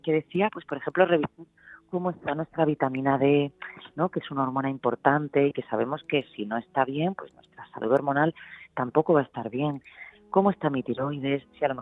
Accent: Málaga, Andalusia, Spain; now in Barcelona, Spain; yo soy andaluza, soy malagueña

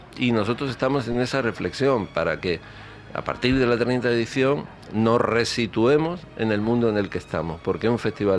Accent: Andalusia, Spain; Yo soy andaluz

